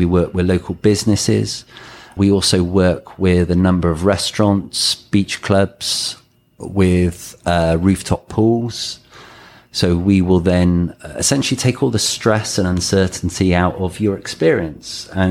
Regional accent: United Kingdom; of course, we're British.

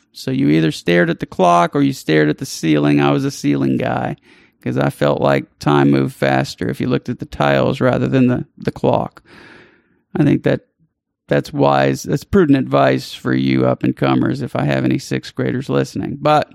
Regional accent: Louisiana, United States; I'm from South Louisiana.

